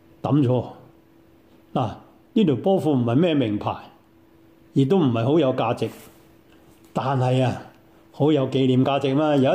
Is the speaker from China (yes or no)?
yes; China; 我们中国人很怀旧，重视经验传统